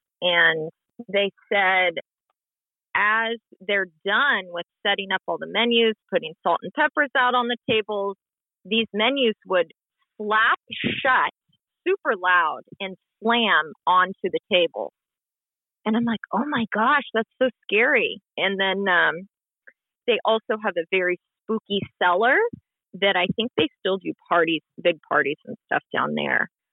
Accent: California, United States; now in Savannah, United States; I'm personally from California

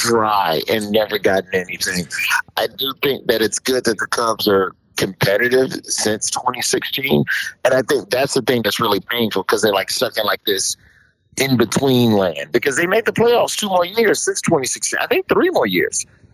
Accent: Alabama, United States; I grew up in Alabama. You get the Braves game.

